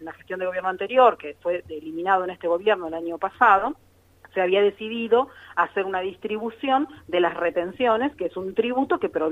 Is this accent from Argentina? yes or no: yes; Argentina; nosotros como argentinos